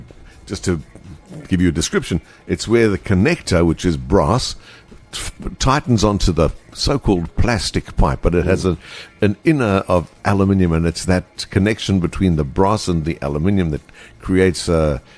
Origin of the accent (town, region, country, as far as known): South Africa